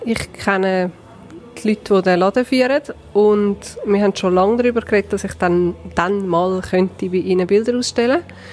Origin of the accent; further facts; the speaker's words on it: Tann, Zurich, Switzerland; Ich bin aus Tann, ich bin hier aufgewachsen.